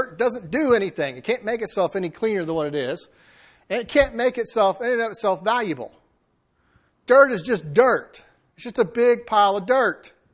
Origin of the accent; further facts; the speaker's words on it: Florida, United States; I grew up in Florida. Let me tell you something. Florida doesn't have these.